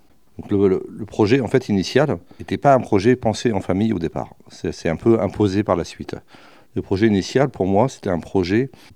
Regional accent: Toulouse, Occitanie, France; je suis originaire de Toulouse et je suis photographe

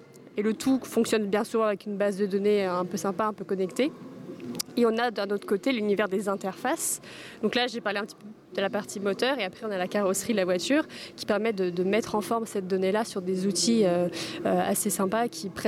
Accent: Quimper, Brittany, France; j'ai 26 ans, je suis originaire de Quimper

